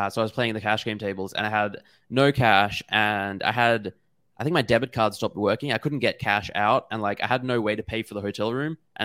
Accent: Australia; I'm from Australia, I live in Brisbane, we'd flown down to Melbourne

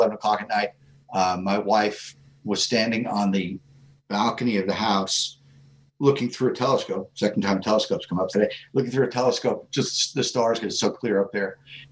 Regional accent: New York, United States; I grew up on Long Island, but my father owned a property upstate New York, like 45 minutes or so from Albany

